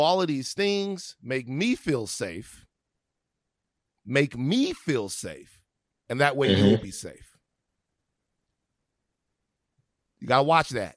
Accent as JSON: {"language": "English", "town": "Baton Rouge", "region": "Louisiana", "country": "United States", "said": "People talk, if I'm anywhere, I'm from Baton Rouge, Louisiana, like to a fault is sir or ma'am."}